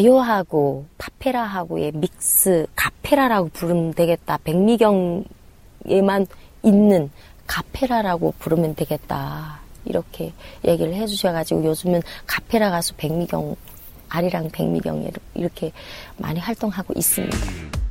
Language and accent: Korean; North Korea; now in South Korea; 저는 북한에서 온 사람입니다